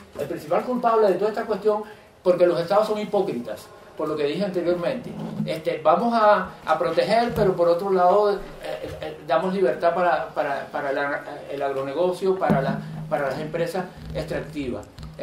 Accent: Venezuela; Hay un argumento que incluso en mi país, que es Venezuela, lo usan para hacer concesiones de agrocomercio y de explotaciones, sobre todo extractivas.

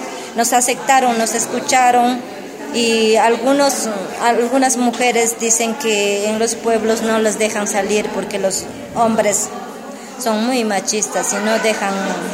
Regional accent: Ecuador; nosotros como pueblo ancestral, más que todo las mujeres hemos estado diciendo, todos somos ecuatorianos

